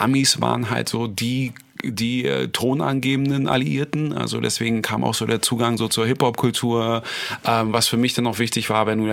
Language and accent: German; Berlin, Germany; als Berliner ist ein Mensch mit Herz und Schnauze.